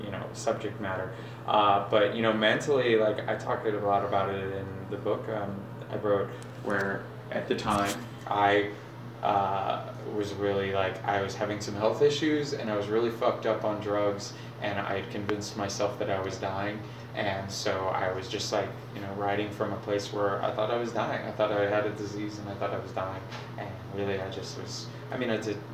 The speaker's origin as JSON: {"language": "English", "region": "Florida", "country": "United States", "tie": "born or raised there", "said": "growing up in Florida, I always considered Miami to be the worst place."}